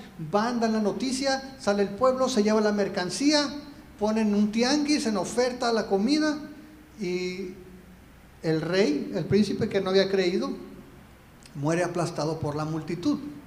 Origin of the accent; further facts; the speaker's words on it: Oregon, United States; Hace el 95 yo llegué aquí sin nada, ni dinero para regresarme a Oregón, que de donde soy.